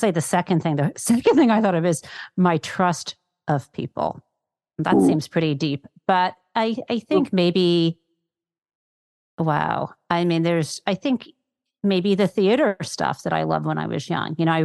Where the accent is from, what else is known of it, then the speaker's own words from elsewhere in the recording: West Bloomfield, Michigan, United States; I grew up in West Bloomfield, sort of Bloomfield Hills area, except we were, this sounds so weird, like my father was a doctor, so you would think, okay, you know, Bloomfield Hills doctor, but we were like in, you know, West Bloomfield, not as fancy.